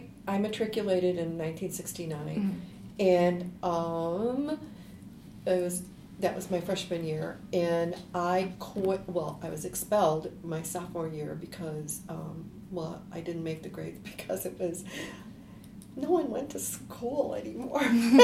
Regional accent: Racine, Wisconsin, United States; I grew up in Racine, Wisconsin. I was born and raised there.

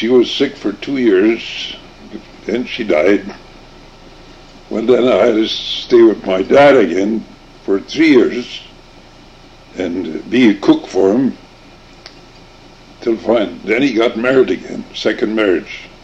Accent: Namur, Wisconsin, United States; born there; I was born in Namur, half a mile west of Namur, between the bay and Namur, on a farm. And we was on the farm till I was about 3 years old.

